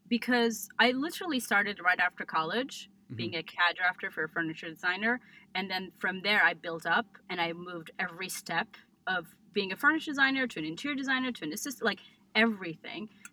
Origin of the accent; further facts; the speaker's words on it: Istanbul, Turkey; moved away as an adult; now in United States; But personally, I grew up in Istanbul, Turkey. And I moved to the States about 20 years ago to go to college.